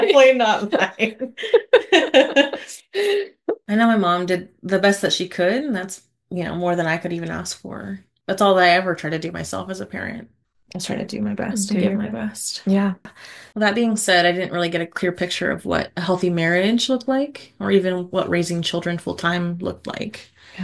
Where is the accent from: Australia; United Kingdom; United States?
United States; Oregon; also born or lived in Florida; A lot of my childhood was spent here in Oregon, but the first like maybe 8 years was in Florida.